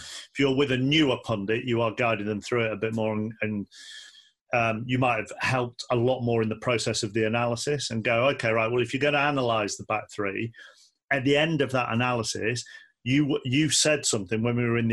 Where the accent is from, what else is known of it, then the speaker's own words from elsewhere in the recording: Manchester, North West England, United Kingdom; because I'm a Mancunian and because I'm a known Mancunian